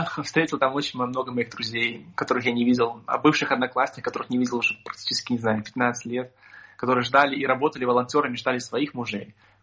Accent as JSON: {"language": "Russian", "country": "Belarus", "said": "А кто мы такие, белорусы?"}